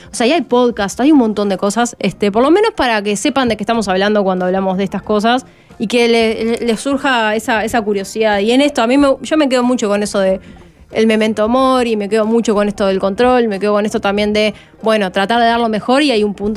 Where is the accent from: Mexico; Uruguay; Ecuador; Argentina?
Uruguay